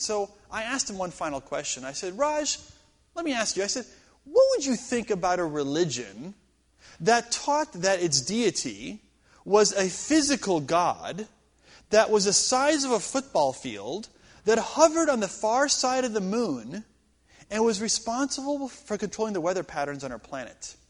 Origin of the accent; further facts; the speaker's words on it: San Diego, California, United States; I'm from San Diego, and this weather feels just like San Diego.